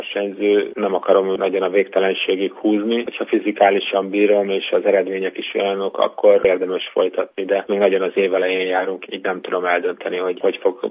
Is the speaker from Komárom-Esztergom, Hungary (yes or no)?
yes; Esztergom, Komárom-Esztergom, Hungary; mivel én esztergomi vagyok